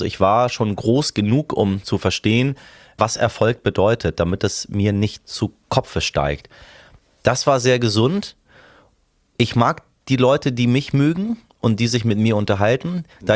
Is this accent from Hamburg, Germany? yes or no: yes; Hamburg, Germany; also born or lived in Tehran, Iran; ich bin ja aufs Dorf gezogen und zwar auf das Dorf namens Hamburg. Ich kam ja aus Teheran. Teheran hat 20 Millionen Einwohner. Das ist eine riesige Stadt.